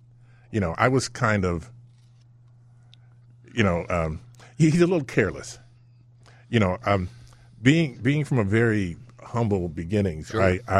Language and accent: English; Chicago, Illinois, United States; And that it should take place in my hometown, Chicago.